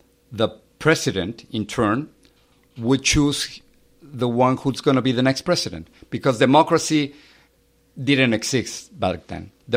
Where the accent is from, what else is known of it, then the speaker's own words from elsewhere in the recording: Mexico City, Mexico; I grew up in Mexico City. I have three brothers and a sister.